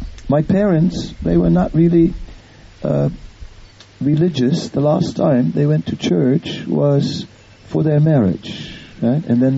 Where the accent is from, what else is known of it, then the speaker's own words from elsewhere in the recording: Netherlands; English is a second language; well, I'm from the Netherlands